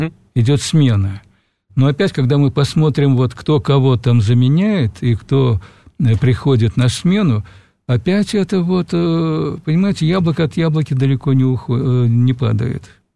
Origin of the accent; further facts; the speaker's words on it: Kazakhstan; я казах... И насколько я себя понимаю, да, как казаха, уже много лет, много десятилетий проживающего там в другой среде, то есть в иноязычной, в поликультурной